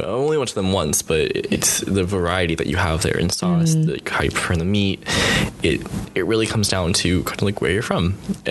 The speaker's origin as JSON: {"language": "English", "region": "Virginia", "country": "United States", "said": "Oh, I'm from Virginia. It's Appalachian Mountains. It was where I did all my camping, and it, again, barbecued."}